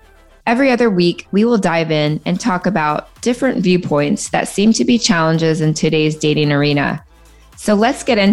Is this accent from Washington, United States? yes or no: yes; Washington, United States; In 1976, I was born in Washington State. My mother was only 15 at the time, and thank God I had the most amazing grandparents who helped raise me.